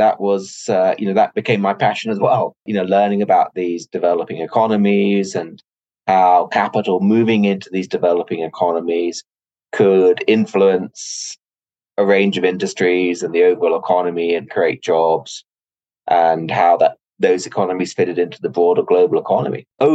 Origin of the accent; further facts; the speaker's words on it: East of England, United Kingdom; also born or lived in London; I grew up in England. I was born in London. I spent a lot of my childhood in Cambridgeshire, which is a suburban slash sort of rural area about an hour north of London.